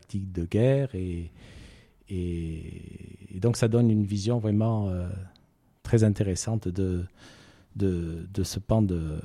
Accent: Marseille, Provence-Alpes-Côte d'Azur, France; born there; Je suis né à Marseille

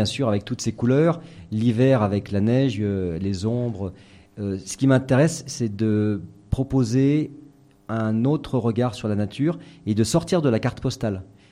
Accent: Saint-Bonnet-en-Champsaur, Provence-Alpes-Côte d'Azur, France; Je suis parti de chez moi, en fait. Mmh. Hein, je suis parti de Saint-Bonnet en Champsaur dans les Hautes-Alpes.

